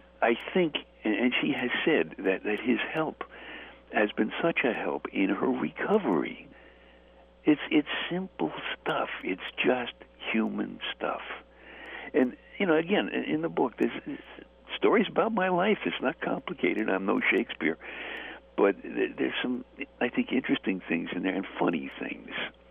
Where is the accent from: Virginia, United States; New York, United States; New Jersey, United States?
New York, United States; Brooklyn; And I'm an East Coast guy, you know. I was born and bred in Brooklyn.